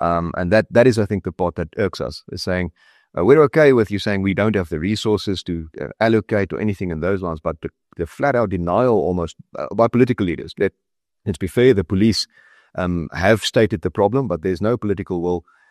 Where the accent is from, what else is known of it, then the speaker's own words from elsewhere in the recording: South Africa; although we're Afrikaners, we're also South African.